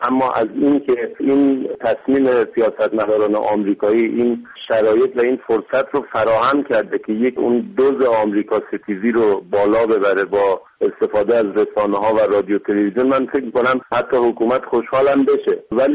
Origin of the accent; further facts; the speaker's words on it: Iran; در کل اگر از ما به عنوان یک ایرانی بپرسید